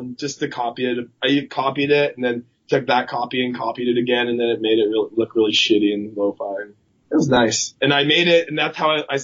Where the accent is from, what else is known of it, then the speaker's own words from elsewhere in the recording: Vancouver, British Columbia, Canada; Well, we're from Vancouver